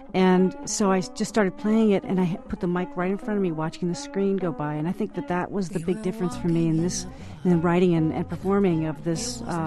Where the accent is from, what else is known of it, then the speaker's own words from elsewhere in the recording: Wisconsin, United States; now in Cambridge, United States; But anyway, I'm from the Midwest originally, and I know that... I moved out here.